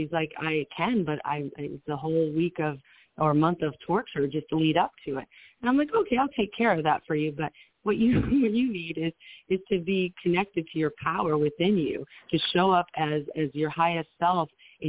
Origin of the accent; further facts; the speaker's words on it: Midwest, United States; I was raised in the Midwest.